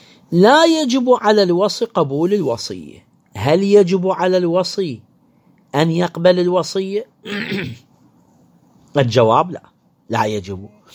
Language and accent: Arabic; Iraq